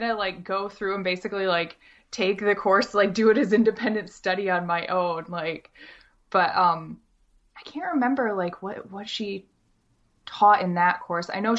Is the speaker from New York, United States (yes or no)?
yes; Camillus, New York, United States; also born or lived in Maryland; I'm from Syracuse, New York, specifically Camillus. So I was born and raised in Syracuse.